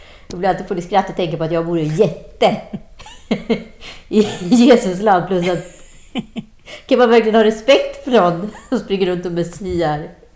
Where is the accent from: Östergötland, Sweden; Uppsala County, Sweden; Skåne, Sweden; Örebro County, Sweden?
Örebro County, Sweden; Garphyttan; han sitter i den lilla kyrkan i Garpyttan, höll jag på att säga, där jag åkte förbi, där jag är uppvuxen.